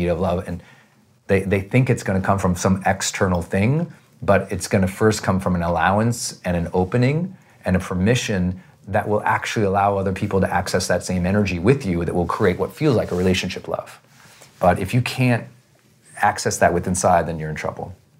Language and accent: English; Montana, United States; I'm from Montana. We're outdoor people, okay?